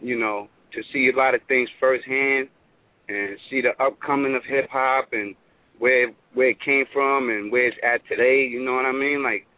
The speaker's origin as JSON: {"language": "English", "town": "New York City", "region": "New York", "country": "United States", "tie": "born or raised there", "said": "I'm born and raised in the Bronx, you know, where hip hop started."}